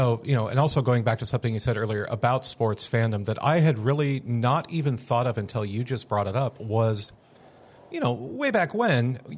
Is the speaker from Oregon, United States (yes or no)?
yes; Portland, Oregon, United States; I'm from Portland. Been working for Advertising Week for 12 plus years at this point.